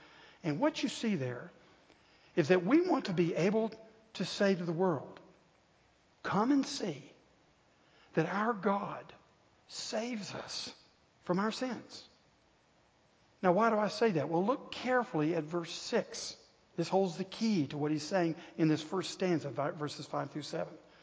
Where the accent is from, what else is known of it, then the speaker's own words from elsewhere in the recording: Tennessee, United States; Now, I grew up in East Tennessee. So I knew what it was like to look off at the Smoky Mountains 20 miles away where I lived.